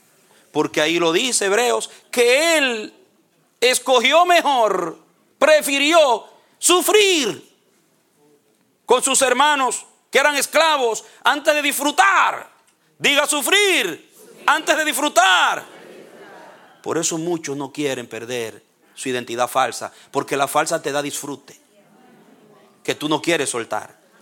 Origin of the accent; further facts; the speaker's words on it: Dominican Republic; yo soy dominicano, me gusta el mangú, me gusta así, me gusta asado.